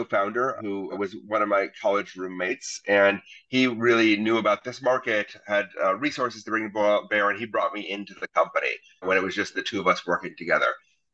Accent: Wisconsin, United States; I'm born and raised in Wisconsin. I may sound like a New Yorker because I talk fast, but born and raised in Wisconsin.

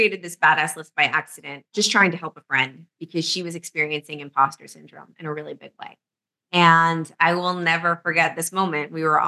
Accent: New York City, New York, United States; I had tied my identity to New York. I was like, I am a New Yorker through and through. I will never leave New York.

